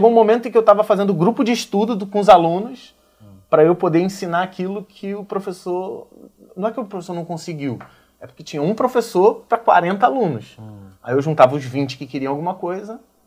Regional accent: Rio de Janeiro, Brazil; Eu nasci numa comunidade no Rio de Janeiro chamada Muquiço. Fica entre Marechal Hermes e Guadalupe, no subúrbio do Rio de Janeiro. Tá. É a zona norte do Rio.

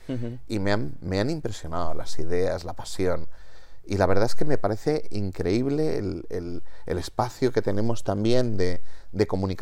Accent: Spain; Y yo soy español.

